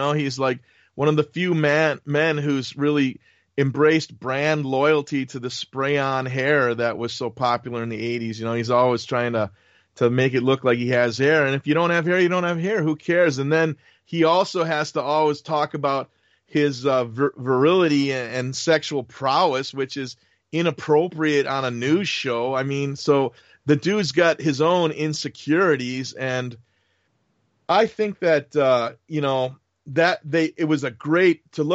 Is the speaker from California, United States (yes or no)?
no; Wisconsin, United States; Like, I was born and raised in Wisconsin. My whole family's there.